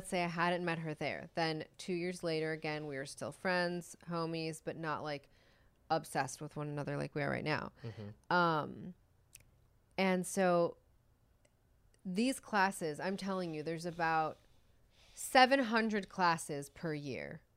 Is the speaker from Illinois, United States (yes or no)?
yes; Chicago, Illinois, United States; born or raised there